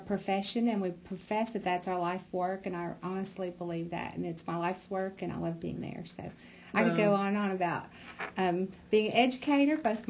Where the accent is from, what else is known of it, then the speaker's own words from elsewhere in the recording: United States; I also learned that I love being in my hometown. I love being in Haywood County.